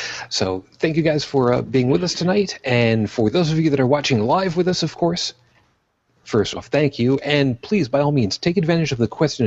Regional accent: Long Island, New York, United States; also born or lived in Brooklyn; now in Buffalo, United States; I was born in Brooklyn, New York to a Roman Catholic family. Raised on Long Island, I currently reside outside of Buffalo, New York.

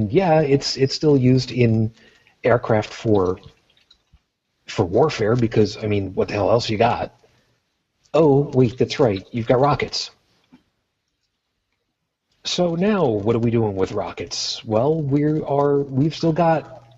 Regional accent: Long Island, New York, United States; growing up on Long Island, to getting ready to go to college all the way across the state

